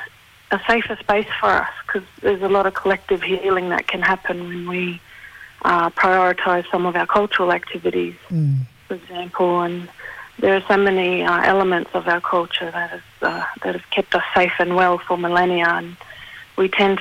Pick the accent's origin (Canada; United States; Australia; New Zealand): Australia; Cairns, Queensland; born or raised there; also born or lived in Thursday Island; now in Canberra, Australia